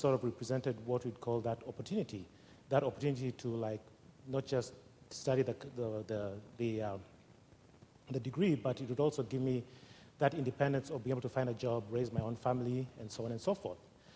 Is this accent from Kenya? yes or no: yes; Kenya; now in United States; I grew up in Kenya, and I'm here to talk to you about what coming to America taught me about anxiety.